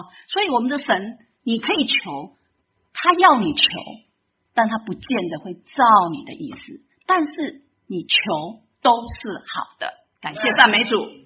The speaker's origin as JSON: {"language": "Chinese", "country": "Taiwan", "said": "你们叫小白菜，我们台湾人叫青江菜"}